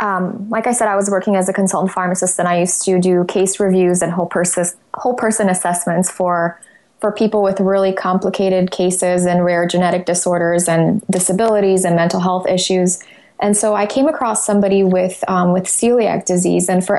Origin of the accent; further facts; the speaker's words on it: Poland; and I'm from Poland, so our diet is also very much focused on wheat and dairy.